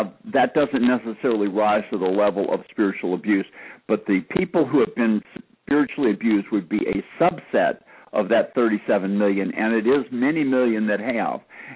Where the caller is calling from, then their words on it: Atlanta, Georgia, United States; I'm calling from Atlanta.